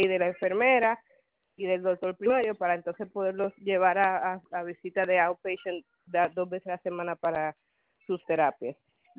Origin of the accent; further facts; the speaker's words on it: Dominican Republic; nosotros somos de República Dominicana